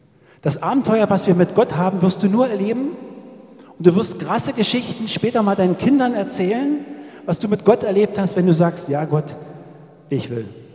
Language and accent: German; Hoyerswerda, Saxony, Germany; Als die ersten Flüchtlinge nach Hoyerswerda kamen, da wo ich herkomme, da bin ich immer vom Fahrrad vorbeigefahren.